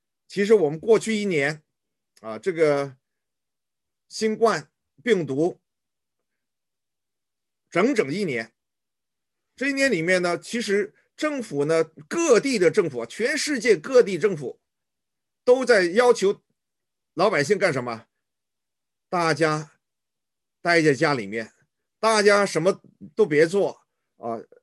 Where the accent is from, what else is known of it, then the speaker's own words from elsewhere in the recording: China; 我们中国人说的一句话，敬酒不吃，吃罚酒，